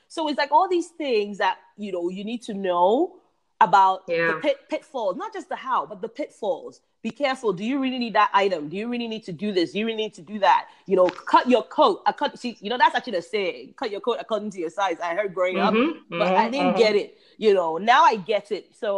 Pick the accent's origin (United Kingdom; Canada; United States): United Kingdom; England; Remember, I grew up in England.